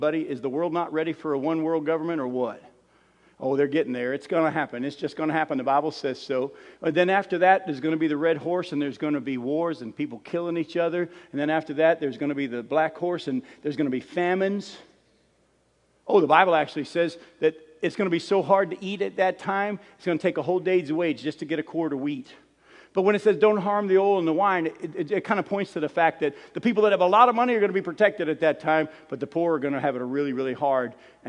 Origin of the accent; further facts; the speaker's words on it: New England, United States; accent: New England accent; also born or lived in Florida / New Orleans; Yeah, I'm a Yankee. I was born in New England and raised in New England, but I've been in Florida and New Orleans, and I've been living down here in the South for a long time. I've lost my New England accent.